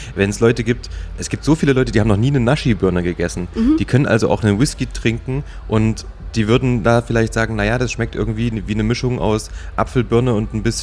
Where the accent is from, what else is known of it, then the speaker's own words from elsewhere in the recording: Jena, Thuringia, Germany; der wird in meiner Heimatstadt in Jena angebaut